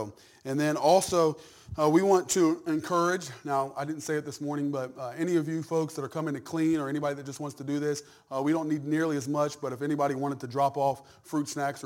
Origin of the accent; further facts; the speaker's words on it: Wilmington, Ohio, United States; She graduated from Blanchester. So we're from Wilmington.